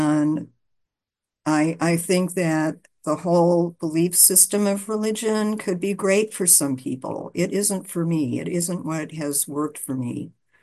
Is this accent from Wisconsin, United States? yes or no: no; Los Angeles, California, United States; I'm an addict and I'm from Los Angeles. And I'm glad to be here today.